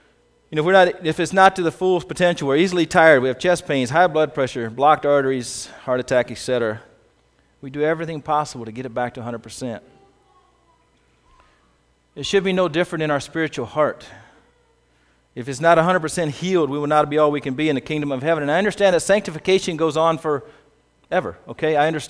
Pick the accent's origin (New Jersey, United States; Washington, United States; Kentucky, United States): Kentucky, United States; I grew up in Kentucky, in a church there, and knew God at a fairly early age, knew Jesus when I was 13.